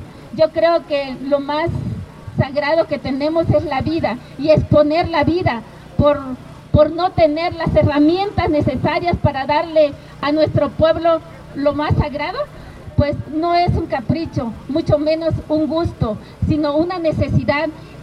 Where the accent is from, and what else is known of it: Mexico